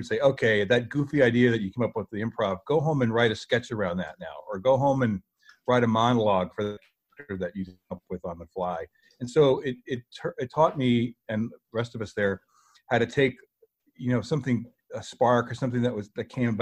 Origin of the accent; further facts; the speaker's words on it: New York, United States; also born or lived in New Jersey; Growing up as a kid, I grew up in the New York area, New York, New Jersey area, in the pre-cable days